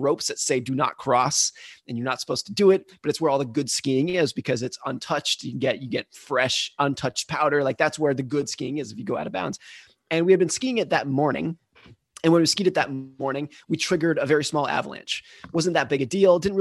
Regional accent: Lake Tahoe, California, United States; So I grew up in Lake Tahoe, California.

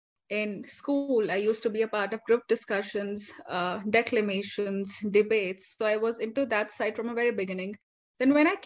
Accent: Himachal Pradesh, India; because I'm from Himachal Pradesh. That's my hometown.

